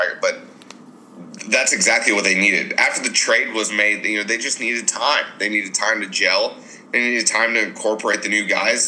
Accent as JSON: {"language": "English", "region": "California", "country": "United States", "said": "Listen, I'm from California, so anything under 70 degrees to me is cold. So imagine what I feel about trying to survive these Minnesota winters."}